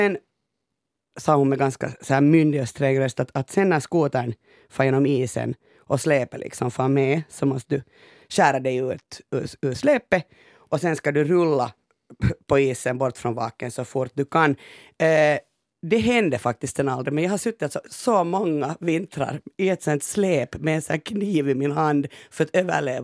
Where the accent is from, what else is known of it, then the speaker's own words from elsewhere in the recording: Pörtö, Uusimaa, Finland; Jag är alltså uppvuxen på Pörtö som ligger i Borgås yttre skärgård och liksom bodde där ända tills jag fyllde 13 faktiskt år om.